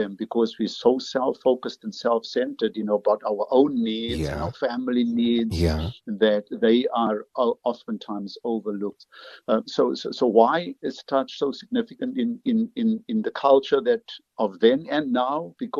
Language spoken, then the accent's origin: English; Cape Town, Western Cape, South Africa; now in Durban, South Africa; I'm in Durban. I'm originally from Cape Town, and she lives in Cape Town.